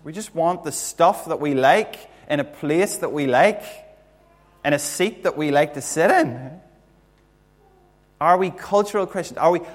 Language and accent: English; Monaghan, Ulster, Ireland; our wee church down in where I grew up in Monaghan.